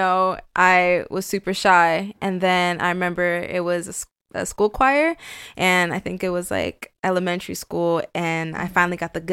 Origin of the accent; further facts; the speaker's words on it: Oakland, California, United States; also born or lived in Milpitas; the Bay Area, California. Okay. I was born in Milpitas, San Jose area, and then I was raised in Oakland. So just like, I just say Bay Area because I was really just like East Bay Bay Area girl.